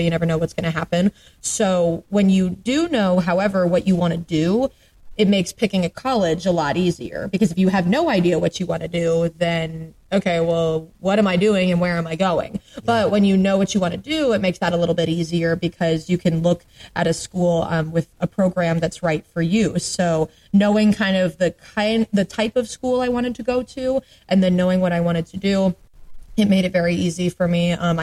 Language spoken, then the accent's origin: English; Atlanta, Georgia, United States; also born or lived in Dallas / Maryland; I was born in Dallas, moved to Maryland for a little bit when I was very young for my dad's job, and then by the time I was in second grade, I moved to Atlanta. So that is home for me. That's where I grew up